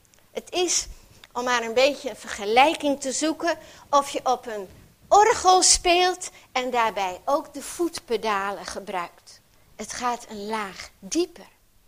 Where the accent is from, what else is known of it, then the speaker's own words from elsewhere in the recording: Drachten, Friesland, Netherlands; born there; niet echt Fries zijnde, al ben ik in Drachten geboren, ben ik daarom blij dat ik wel Fries versta.